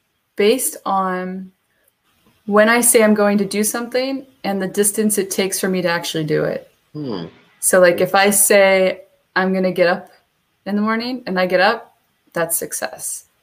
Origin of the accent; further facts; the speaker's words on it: Brights Grove, Ontario, Canada; born there; So I'm from Canada. I was born in Brightsgrove, Ontario, which is a small little gem.